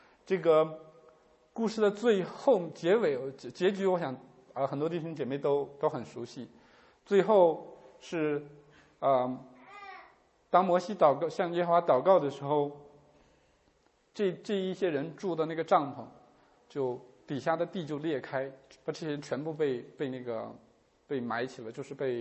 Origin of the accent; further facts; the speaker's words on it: China; 就像我们中国人古人说的